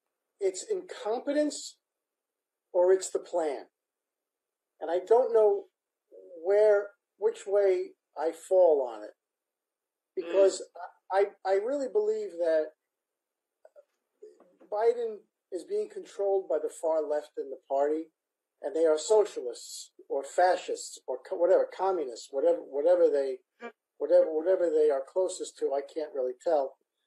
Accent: Brooklyn, New York, United States; Because Donald Trump grew up in Queens. I'm from Brooklyn. And we have the same sense of humor.

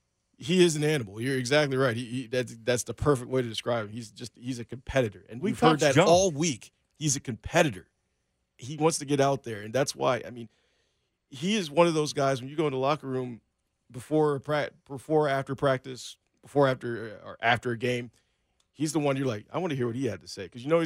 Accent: Kansas City, United States; We're like, "Yeah, we're from Kansas City."

